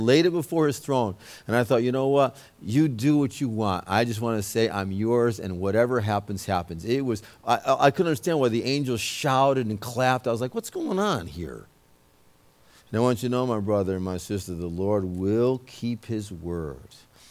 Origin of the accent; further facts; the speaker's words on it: New England, United States; There's things in my nature, because I'm from New England, New York.